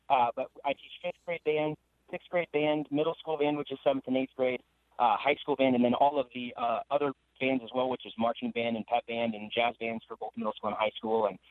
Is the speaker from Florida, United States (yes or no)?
no; Lake Mills, Iowa, United States; I grew up in Lake Mills, Iowa, up there north of Mason City. And again, that was a fantastic community to grow up